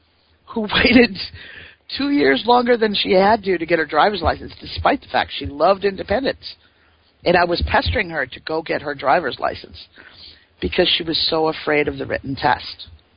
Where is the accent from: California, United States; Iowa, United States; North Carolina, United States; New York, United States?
Iowa, United States; I grew up in Iowa, and Iowa is known for its Iowa Basic Skills.